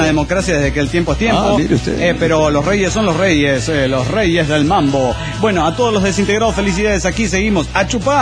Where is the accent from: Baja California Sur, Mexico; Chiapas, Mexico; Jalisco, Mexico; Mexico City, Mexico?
Jalisco, Mexico; Guadalajara